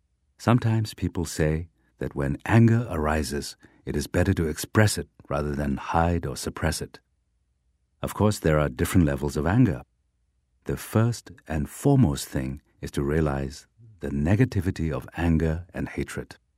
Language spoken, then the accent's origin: English; Amdo, China; I am from Amdo, in the northeastern part of Tibet. People from these areas are generally regarded as being very short-tempered.